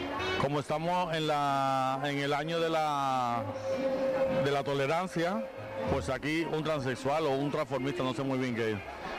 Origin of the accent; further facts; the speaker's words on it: Cuba; moved away as an adult; now in Madrid, Spain; soy cubano, llevo 38 años aquí en La Paloma, así que más típico que eso y más clásico de que cualquiera puede ser de Madrid que yo, no creo que haya. Encantado de haber nacido en la calle La Paloma.